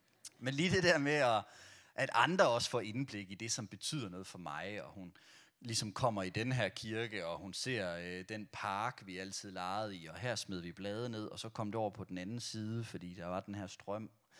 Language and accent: Danish; Brande, Central Denmark Region, Denmark; Jeg er jo vokset op i Brande, og elsker Brande, elsker min tid der.